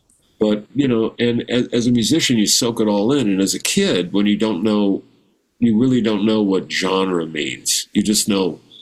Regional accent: Downey, California, United States; The story on that is, in where I grew up in Downey, California, there were in sort of the surrounding area, Pico Rivera, Bellflower, Santa Fe Springs, Southgate.

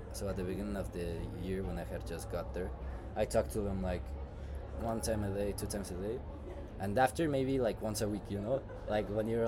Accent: Mexico; now in United States; Because at least I'm from Mexico, and in Mexico, the culture, like the people socially and the culture is really different from the US.

